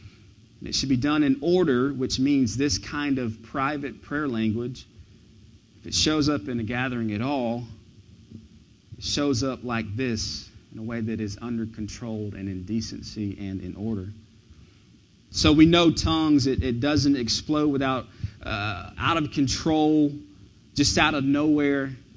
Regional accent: Georgia, United States; And I said, no, I'm from West Georgia on a country farm.

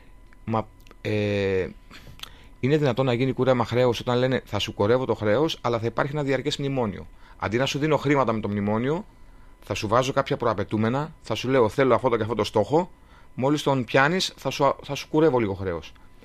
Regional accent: Greece; Επειδή είμαι Έλληνας, επειδή έχω ταξιδέψει πάρα πολύ

